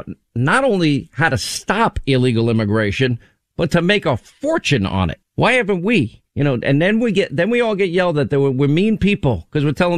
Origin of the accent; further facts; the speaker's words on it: United States; I don't want to leave the United States ever. I'm an American.